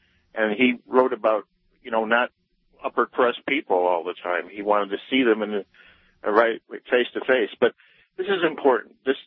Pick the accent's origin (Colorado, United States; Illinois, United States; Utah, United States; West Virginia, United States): Illinois, United States; Chicago; since I grew up in the Chicago area, I think I know, I can answer a few of the questions that people are wondering about.